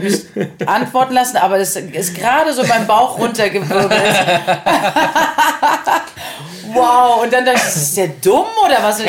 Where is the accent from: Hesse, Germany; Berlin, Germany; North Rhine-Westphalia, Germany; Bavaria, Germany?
Berlin, Germany; Deutsch und Schwedisch. Und dann bin ich in Berlin geboren. Also deshalb möchte ich nochmal hier, ganz wichtig, born and raised in Berlin.